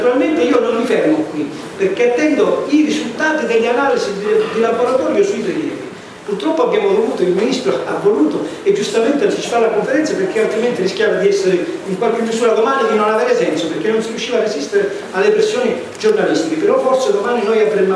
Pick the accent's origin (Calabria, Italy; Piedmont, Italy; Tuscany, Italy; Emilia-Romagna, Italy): Calabria, Italy; io sono calabrese e sono tornato in Calabria perché amo la Calabria dalla prima sera dove io mi trovavo fuori dalla Calabria.